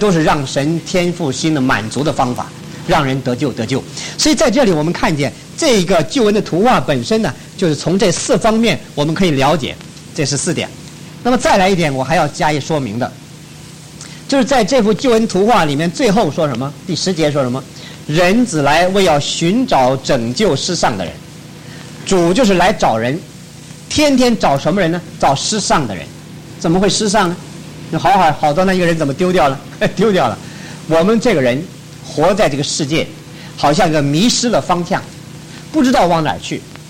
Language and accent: Chinese; Taiwan; 我从台湾来，我实在晓得台湾的教会